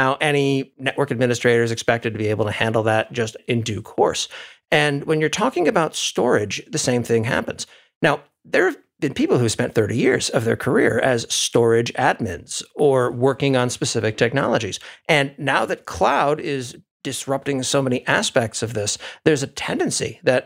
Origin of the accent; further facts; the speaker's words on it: New England, United States; growing up in New England, I remember those days too.